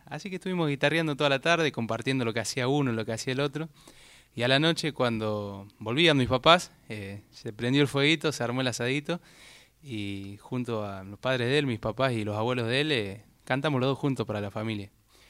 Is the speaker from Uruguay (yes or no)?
no; Campana, Buenos Aires Province, Argentina; soy de Campana.